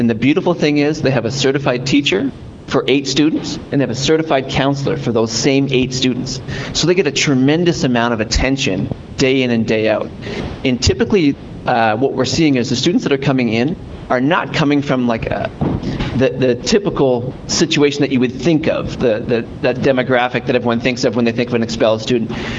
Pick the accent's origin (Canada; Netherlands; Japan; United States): Canada; I'm Canadian, if you can't hear any accent. And in Canada, I had several of my own businesses as well.